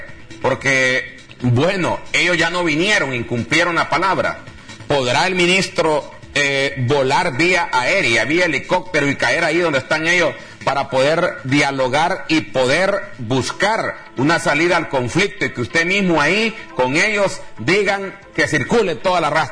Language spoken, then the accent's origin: Spanish; Honduras; porque como hondureños estamos preocupados por este problema